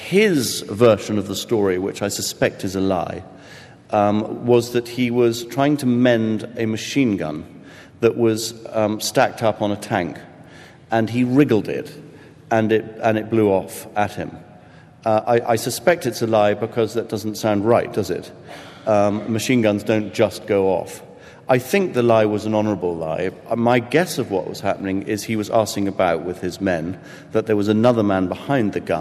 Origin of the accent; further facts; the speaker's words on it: England, United Kingdom; And I must say, I'm a man, and I'm a British man, but by George, I came very close to weeping when I read that.